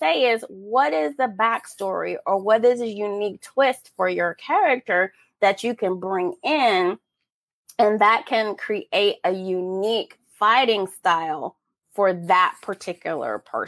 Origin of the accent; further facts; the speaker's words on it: Detroit, Michigan, United States; So I grew up in Detroit.